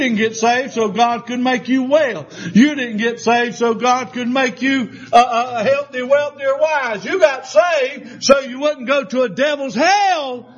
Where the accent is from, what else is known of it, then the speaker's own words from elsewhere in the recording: Lancaster, United States; I said, my goodness, you live in Lancaster? I grew up in Lancaster.